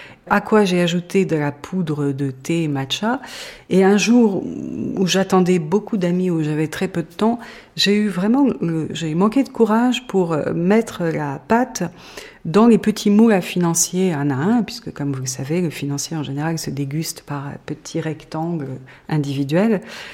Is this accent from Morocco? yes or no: yes; Morocco; born there; parce que je suis née au Maroc et j'y ai passé tous mes étés d'enfance.